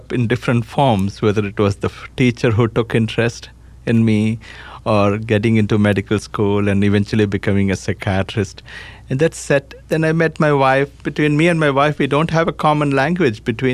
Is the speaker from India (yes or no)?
yes; South India, India; And I come from South India. My father served in the Indian Air Force, so I'm son of an Air Force brat, right?